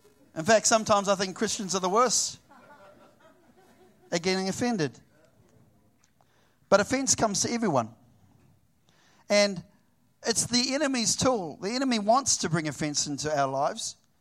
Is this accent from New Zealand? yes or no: yes; Wellington, New Zealand; so she's from Sydney, I'm from Wellington.